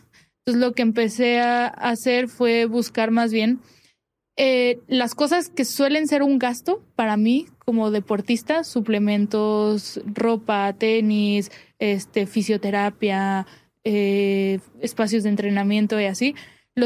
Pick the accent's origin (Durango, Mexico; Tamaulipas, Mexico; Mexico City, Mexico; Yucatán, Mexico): Mexico City, Mexico; Ajusco; Bueno, yo crecí en el Ajusco y te digo, o sea, mi jardín era más grande que mi casa.